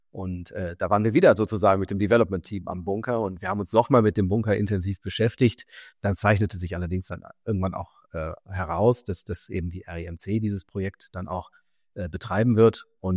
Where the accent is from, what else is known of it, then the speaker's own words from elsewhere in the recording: Hamburg, Germany; als Hamburger